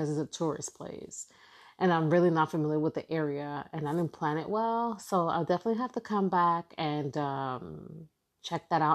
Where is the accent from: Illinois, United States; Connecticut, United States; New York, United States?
New York, United States; Brooklyn; I'm speaking from being a New Yorker, born and raised, there's so many things that I have not seen, even to this day, as born and raised in Brooklyn